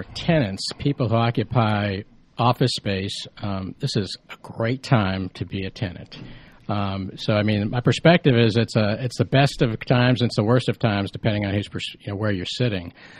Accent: New Jersey, United States; moved away as an adult; also born or lived in St. Louis; now in Atlanta, United States; I grew up in New Jersey, and I got my professional start in New York City as well as St. Louis.

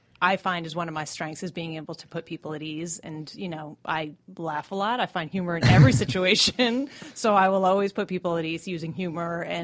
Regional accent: Boston, Massachusetts, United States; moved away as an adult; now in Atlanta, United States; I am a fairly recent transplant to Atlanta. I'm from Boston and moved here about 5.5 years ago.

